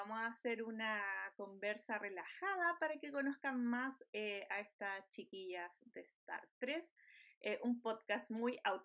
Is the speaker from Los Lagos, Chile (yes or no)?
no; Valparaíso, Chile; born there; Como Javiera Rey, también soy oriunda de la quinta región. Nací en Valparaíso, específicamente en Playa Ancha. Después, por cosas de la vida, me tocó viajar mucho y cambiarme de casa mucho